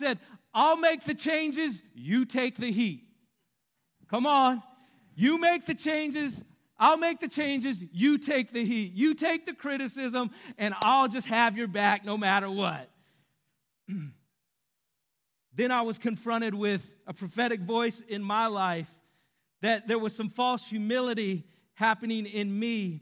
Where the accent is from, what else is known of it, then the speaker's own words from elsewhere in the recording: California, United States; moved away as an adult; For me, when I was 18, I got saved. I grew up in the Bay Area. When I got saved, God arranged it where I moved to Louisiana.